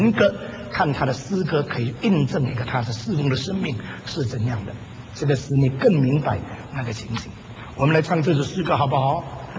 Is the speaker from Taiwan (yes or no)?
no; China; 以后呢我们中国人要记得 copyright 已经是犯法了